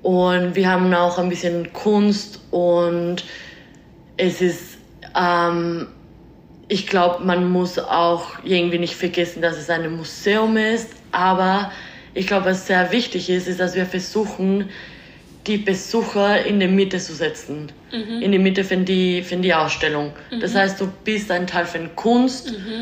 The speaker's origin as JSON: {"language": "German", "country": "Mexico", "second_language": "German", "lives_now": "Vienna, Austria", "said": "ich komme aus Mexiko, ich wohne seit 11 Jahren in Wien"}